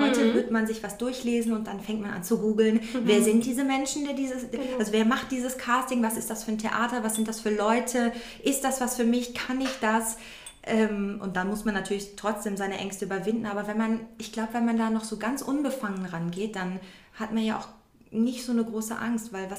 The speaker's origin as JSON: {"language": "German", "town": "Mülheim an der Ruhr", "region": "North Rhine-Westphalia", "country": "Germany", "said": "Ich komme aus Mülheim an der Ruhr, da lebe ich. Ich bin also ein Ruhrgebietskind und lebe da mit meinem Mann."}